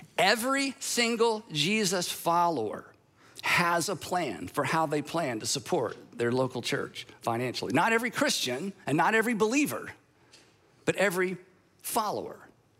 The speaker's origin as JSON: {"language": "English", "country": "United States", "said": "yeah, but I'm an American. We don't prevent things."}